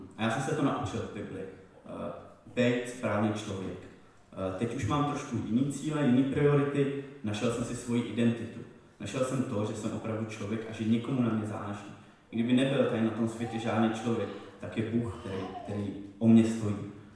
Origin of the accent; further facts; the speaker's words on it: Teplice, Ústí nad Labem Region, Czechia; pocházím z Teplic, je mi 38.